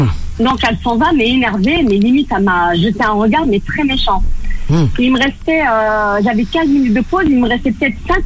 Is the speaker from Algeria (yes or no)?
yes; Algeria; Je suis algérienne, je suis française